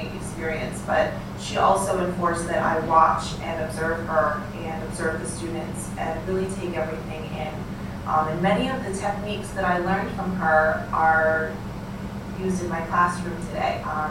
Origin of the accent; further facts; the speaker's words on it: Syracuse, New York, United States; I grew up in Syracuse, New York, a wonderful town, but mostly suburbia.